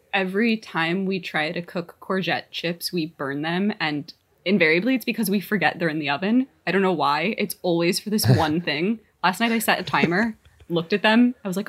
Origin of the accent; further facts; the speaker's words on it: United States; accent: American; moved away as an adult; now in Scotland, United Kingdom; Yeah, so if it's not exceedingly obvious from my accent, I'm American, and I moved over here 4.5 years ago now, in late 2016.